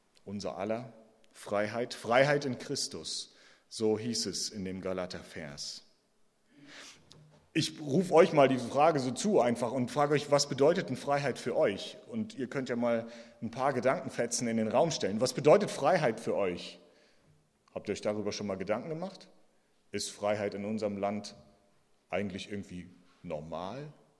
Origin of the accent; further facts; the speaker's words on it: Mecklenburg-Vorpommern, Germany; ich komme ursprünglich aus Mecklenburg, bin 1979 geboren, ich war also zur Wende ungefähr 11